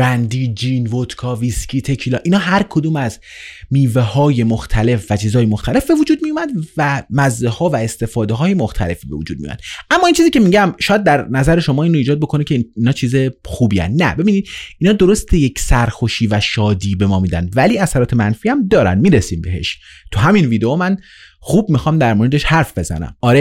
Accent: Iran; born there; ولی حالا توی ایران به دنیا اومدم

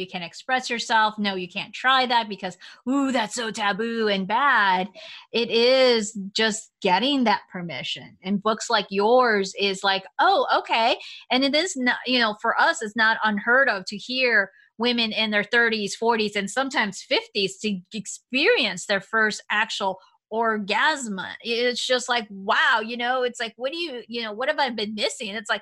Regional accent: Chicago, Illinois, United States; I grew up in Chicago. A lot of my friends were older.

